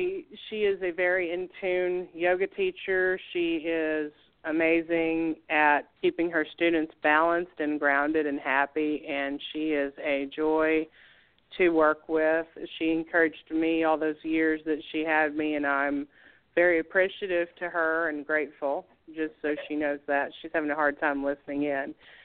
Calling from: Missouri, United States; I'm sending hugs from Missouri, even though I can't get to you yet.

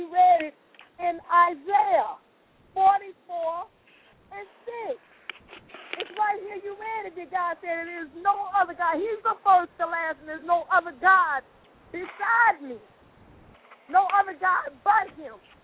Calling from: Gary, Indiana, United States; I'm calling from Gary, Indiana.

